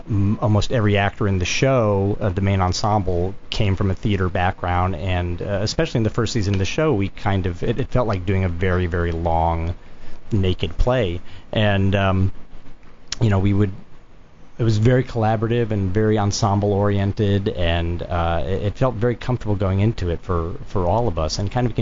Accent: Connecticut, United States; also born or lived in Chicago; now in Los Angeles, United States; I grew up in Connecticut.

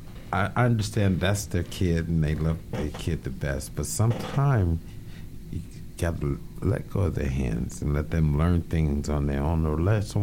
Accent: Gary, Indiana, United States; I'm from Gary.

